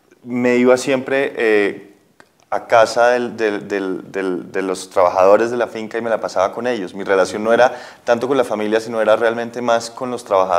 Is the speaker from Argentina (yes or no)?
no; Ecuador; born or raised there; also born or lived in Barcelona